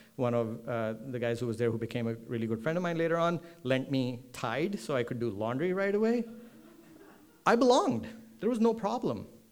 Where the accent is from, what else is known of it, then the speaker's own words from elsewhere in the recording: Delhi, India; also born or lived in Punjab; And, well, I come from India. Specifically Punjab in India.